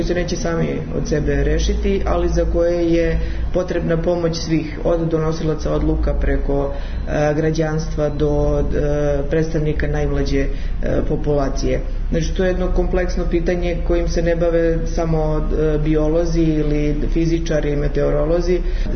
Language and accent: Serbian; Serbia; se i radi i na svetskom nivou, a i mi kod nas u Srbiji radimo